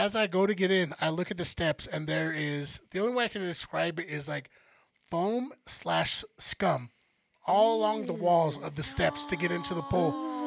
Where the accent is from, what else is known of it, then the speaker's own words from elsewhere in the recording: Colorado, United States; And I'm from Colorado. When you're in the shade and it's windy, it's fucking cold.